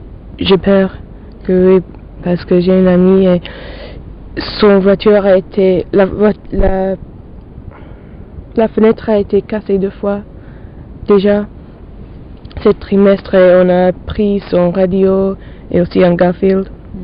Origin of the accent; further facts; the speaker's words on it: West Midlands, United Kingdom; French is a second language; now in Manchester, United Kingdom; Je viens de Warwickshire, c'est au milieu d'Angleterre.